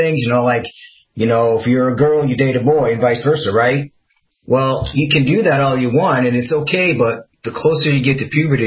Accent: Midwest, United States; I mean, I grew up in the Midwest, you know.

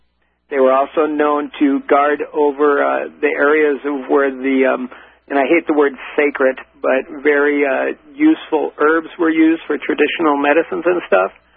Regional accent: United States; That's we have our own word for it, and I couldn't find it because I am Native American.

